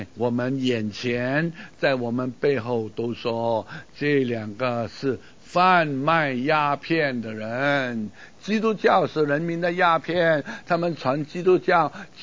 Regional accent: Hong Kong; moved away as an adult; now in Singapore; 就坐船离开香港，离开我长大的地方，到新加坡传道。

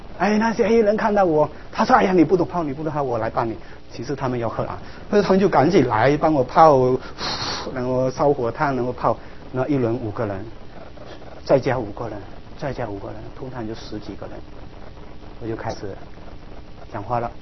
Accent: China; 他们对我们中国人的印象非常好。

